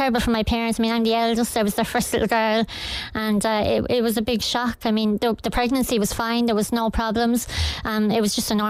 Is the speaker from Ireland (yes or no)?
yes; Kilkenny, Leinster, Ireland; born there; Doctor, I was born in Kilkenny.